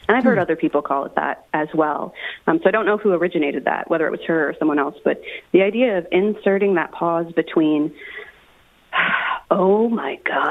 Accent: New Jersey, United States; I mean, I'm from Jersey. I can go off.

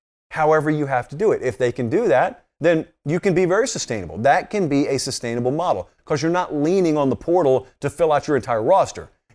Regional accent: Georgia, United States; I'm from Georgia. Especially in the state of Georgia, where I'm from

